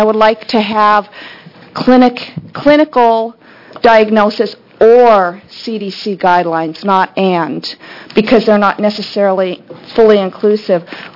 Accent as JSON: {"language": "English", "town": "Bend", "region": "Oregon", "country": "United States", "said": "from Bend, Oregon, and I'm the president of the Oregon Lyme Disease Network."}